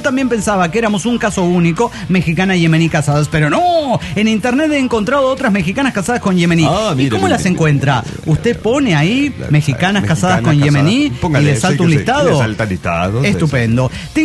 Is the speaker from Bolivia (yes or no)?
yes; Tarija, Bolivia; soy de Tarija, estoy en gastronomía